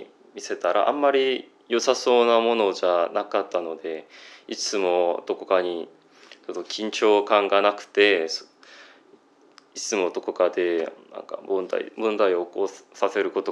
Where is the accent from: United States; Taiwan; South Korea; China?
South Korea; Japanese is a second language; 実はその間母国に帰って兵役をやってました。で、韓国でなんか兵役やってた人としては